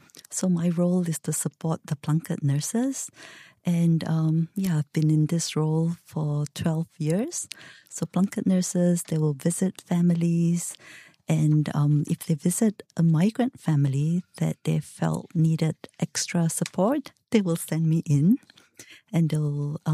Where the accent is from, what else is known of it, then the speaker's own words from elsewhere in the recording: Malaysia; moved away as an adult; now in Japan; Yes, so I'm Malaysian.